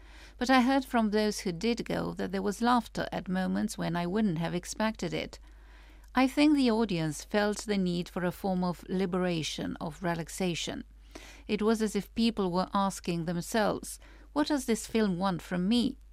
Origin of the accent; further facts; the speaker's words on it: Alimpești, Gorj, Romania; I grew up in Gorj, in Alimpești, and I can say that I had a very special relationship with my grandmother and great-grandmother.